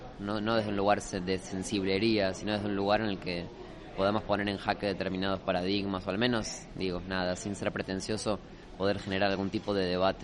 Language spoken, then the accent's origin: Spanish; Argentina; yo siendo argentino me encuentro trabajando en dos de las pelis